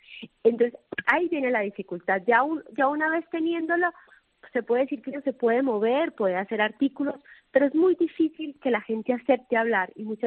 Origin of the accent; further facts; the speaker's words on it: Colombia; Yo soy colombiana, también se utiliza muchísimo en Colombia